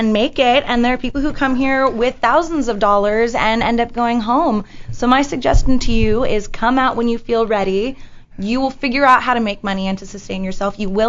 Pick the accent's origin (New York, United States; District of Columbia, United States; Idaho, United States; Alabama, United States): New York, United States; New York City; I was born on the Upper East Side.